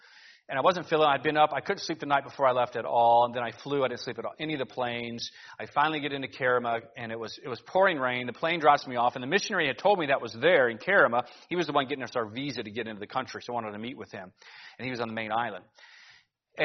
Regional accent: Cleveland, Ohio, United States; And again, remember, I'm from Cleveland.

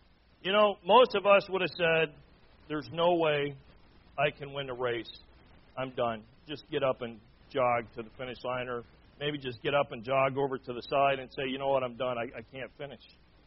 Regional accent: Foster Area, Michigan, United States; You know, as a young man growing up in Foster Area, Michigan, and some I talked to from Michigan kind of know where Foster Area Mayville is, but Foster Area, Michigan is a spot on the map.

